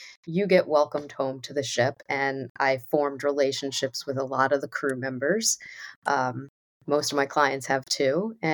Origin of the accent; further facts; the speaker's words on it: New York, United States; now in Florida, United States; I'm from New York and recently moved to Florida. Only a 20-minute drive to Port Canaveral